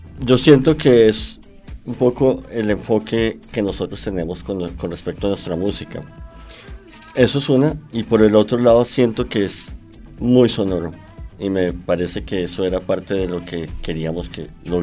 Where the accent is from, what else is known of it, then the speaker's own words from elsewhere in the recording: Tunja, Boyacá, Colombia; now in Bogotá, Colombia; Sí, de hecho, pues yo he vivido acá mucho tiempo, pero yo no soy de Bogotá. Yo soy de Tunja.